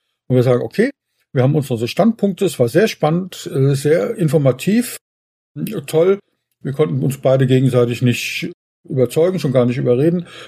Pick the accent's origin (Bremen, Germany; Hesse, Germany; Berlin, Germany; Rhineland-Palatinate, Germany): Berlin, Germany; born there; now in Geilgesheim, Germany; Wo bist du geboren? In Berlin.